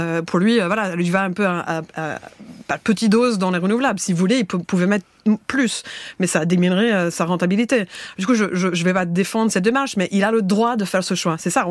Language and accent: French; United States; aux États-Unis, par exemple, là où j'ai grandi, tout le monde est actionnaire.